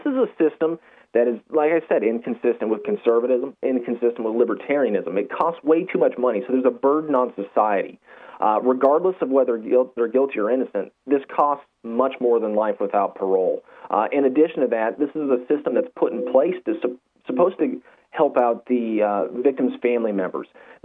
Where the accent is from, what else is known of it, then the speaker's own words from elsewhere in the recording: Georgia, United States; you can see Georgia, my home state, actually recently, they ran out of the death penalty drug